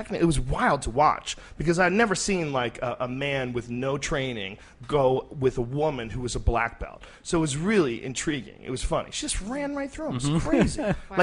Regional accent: Boston, Massachusetts, United States; also born or lived in New Jersey; I was born in New Jersey, and I grew up mostly in Boston.

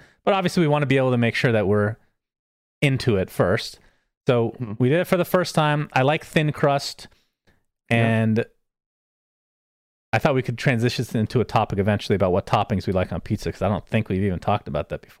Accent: United States; Everybody makes fun of me for saying Schadenfreude Stooge. I'm American.

